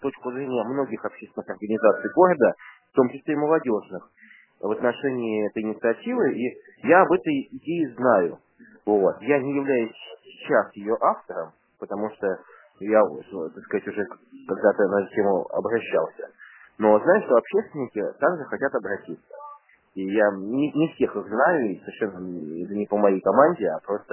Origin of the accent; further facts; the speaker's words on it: Saint Petersburg, Russia; Нет, я же петербуржец, вот в чем дело.